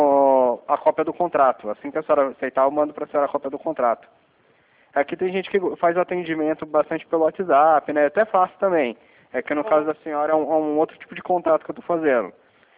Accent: São Paulo, Brazil; eu sou de São Paulo, tá? Não sou do Rio de Janeiro

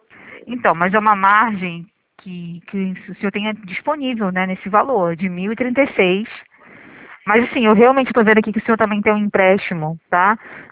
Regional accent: Rio de Janeiro, Brazil; sou do centro do Rio.

